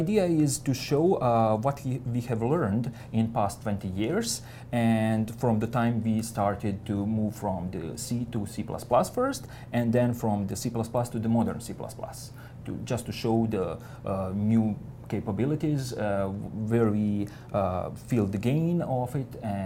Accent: Novi Sad, Vojvodina, Serbia; I'm coming from Novi Sad, Serbia, and I'm here to represent

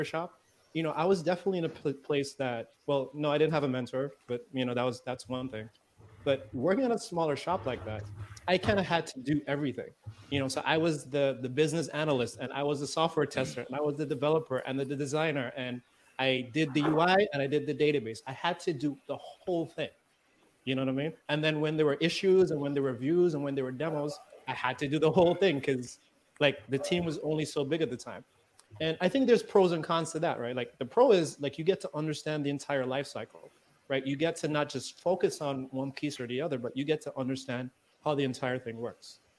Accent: Antigua & Barbuda; Originally, I'm from the Caribbean, you know, born and raised, grew up a little tiny island called Antigua.

